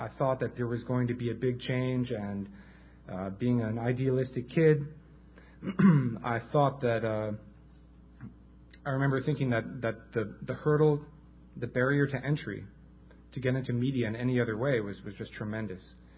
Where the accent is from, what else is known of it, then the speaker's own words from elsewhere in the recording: Manhattan, New York, United States; I am a native New Yorker. I grew up in Manhattan.